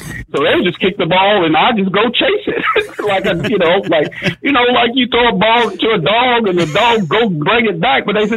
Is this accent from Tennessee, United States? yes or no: yes; Germantown, Tennessee, United States; I think, you know, I can raise my family here pretty good, which we grew up in Germantown, because when we first moved here, he moved us to the suburbs, which was East Memphis back in the day